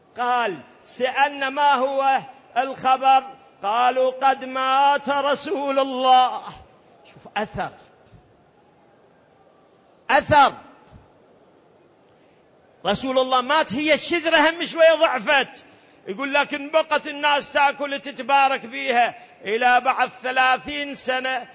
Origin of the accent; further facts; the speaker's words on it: Iraq; accent: Iraqi; احنا بلهجتنا العراقية نسميه عاقول.